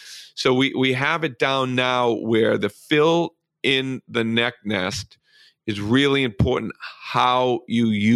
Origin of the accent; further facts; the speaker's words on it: Malden, Massachusetts, United States; I grew up in Malden, Massachusetts, on the busy highway, on the busy road, on my front porch.